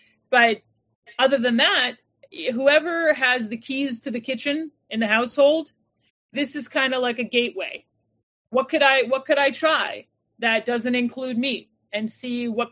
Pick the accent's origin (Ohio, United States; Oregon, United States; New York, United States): New York, United States; also born or lived in Italy; I lived there for a portion of my life, but I was born and raised in New York. So the Italian part of my family is Italian American